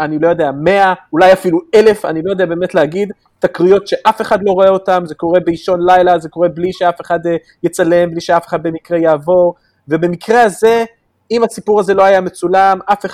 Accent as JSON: {"language": "Hebrew", "town": "Philadelphia", "region": "Pennsylvania", "country": "United States", "tie": "born or raised there", "said": "בעיר שאני גדלתי בה, פילדלפיה"}